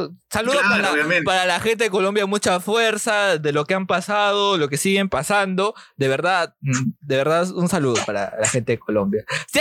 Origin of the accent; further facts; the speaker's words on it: Callao, Peru; Yo soy del Callao, ya.